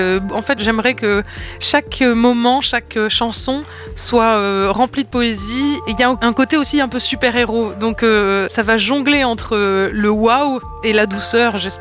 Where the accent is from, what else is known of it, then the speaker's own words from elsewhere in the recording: Nice, Provence-Alpes-Côte d'Azur, France; parce que je viens de Nice